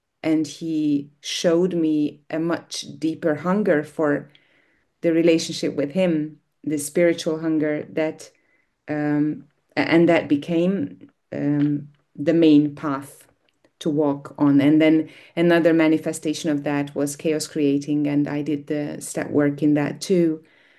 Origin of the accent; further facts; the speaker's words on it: Hungary; English is a second language; I'm from Hungary.